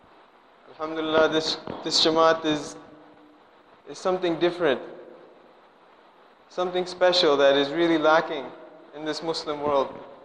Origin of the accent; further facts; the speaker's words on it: Toronto, Ontario, Canada; Urdu is a second language; میں نے کینیڈا سے آئے ٹورانٹو سے